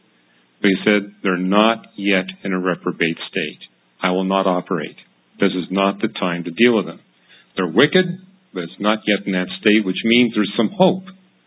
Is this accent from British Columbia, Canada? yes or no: yes; Vancouver, British Columbia, Canada; When I was growing up in Vancouver, we had a guy who was really psychotically out of control.